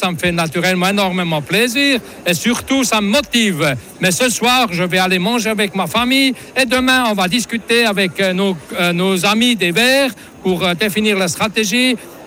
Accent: Biel/Bienne, Bern, Switzerland; je suis aussi très content du résultat de Bienne. Malgré quelques discussions, j'ai quand même obtenu le meilleur résultat aussi dans ma ville natale

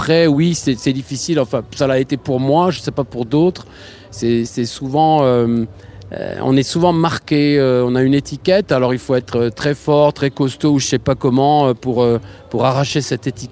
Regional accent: Grand Est, France; Je suis alsacien, donc je viens souvent.

